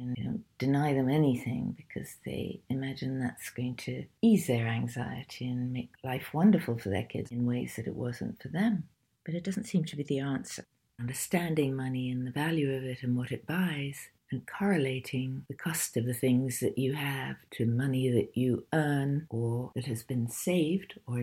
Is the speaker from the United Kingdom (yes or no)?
yes; England, United Kingdom; now in United States; I'm English, so we have much stricter ideas about child upbringings than you have in America.